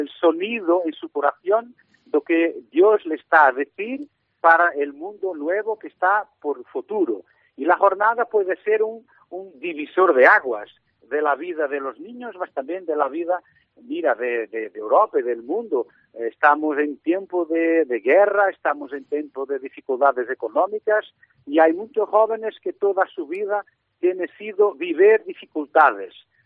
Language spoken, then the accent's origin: Spanish; Porto, Norte, Portugal; Spanish is a second language; digo que soy original de Porto, es muy viciño.